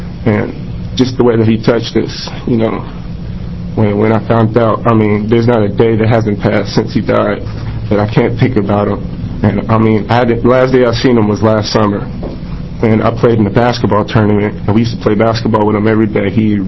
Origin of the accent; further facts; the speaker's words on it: Portland, Oregon, United States; I'm from Portland, Oregon.